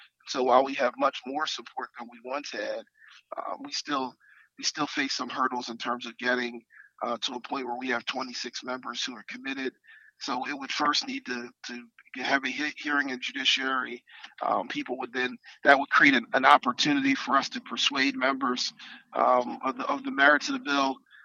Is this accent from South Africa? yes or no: no; Philadelphia, Pennsylvania, United States; Well, you know, I'm from North Philadelphia, so I do know people who've been sentenced, and I've visited the prisons throughout my life.